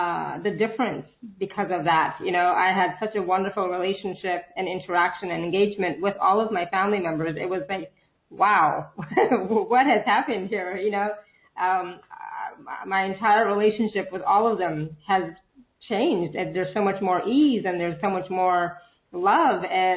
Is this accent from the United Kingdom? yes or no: no; Canada; She's Canadian and I'm Canadian